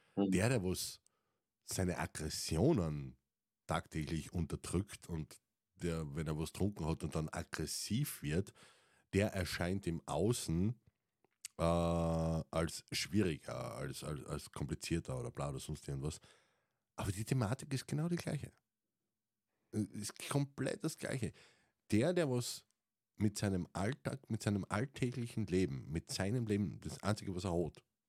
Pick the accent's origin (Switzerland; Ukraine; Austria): Austria; wenn ich dir als Steirer, Wiener, Kärntner-Mix nicht verstehe